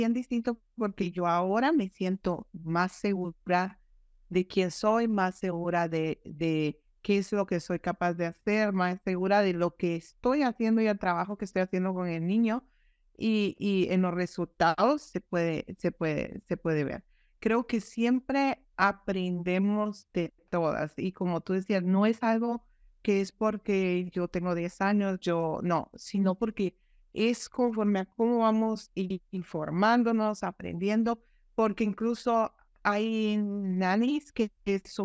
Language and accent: Spanish; Guatemala; moved away as an adult; desde la primera vez que empecé a trabajar, yo vine de Guatemala. En Guatemala siempre me han interesado los niños